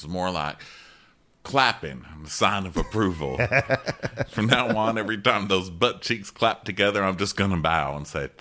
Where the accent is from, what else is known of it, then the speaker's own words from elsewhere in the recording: the South, United States; No, please, I'm from the South.